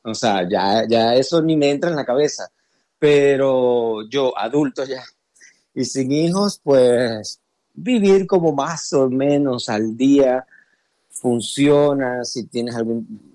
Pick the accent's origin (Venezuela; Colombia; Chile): Venezuela; la planificación de tu vida es casi que en Venezuela, siendo venezolano en Venezuela, es casi un privilegio.